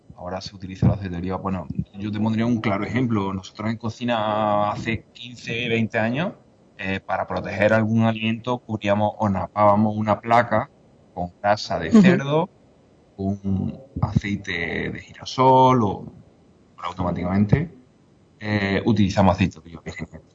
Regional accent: Córdoba, Andalusia, Spain; moved away; yo tengo la suerte de poder haber vuelto a Córdoba, porque yo soy cordobés, tengo mucho tiempo fuera

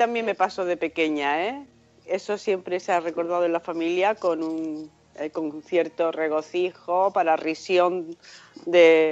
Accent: Guadix, Andalusia, Spain; yo nací afortunadamente en un sitio muy cercano a la sierra, Sierra Nevada, con unas vistas preciosas, porque mi pueblo es Guadix, que tiene una panorámica y unas vistas muy bonitas.

